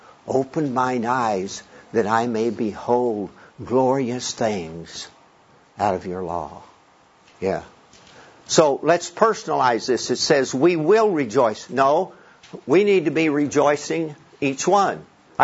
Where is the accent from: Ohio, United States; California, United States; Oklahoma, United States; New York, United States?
Oklahoma, United States; Oklahoma City; born there; I was born in Oklahoma City in the sticks, right outside of Oklahoma City. I grew up a Baptist, and I was a Marine for 20 years